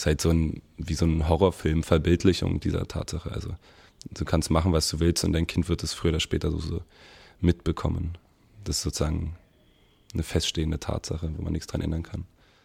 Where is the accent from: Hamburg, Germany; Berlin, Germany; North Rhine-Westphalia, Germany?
Berlin, Germany; born there; Ich bin in Berlin geboren und wohne dort auch, in Kreuzberg.